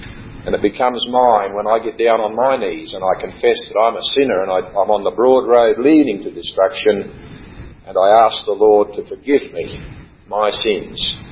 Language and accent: English; Australia; I'm a Christian from Australia